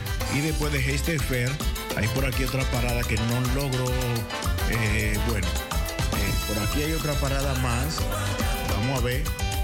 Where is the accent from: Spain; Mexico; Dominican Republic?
Dominican Republic; Somos dominicanos y por eso lo invito.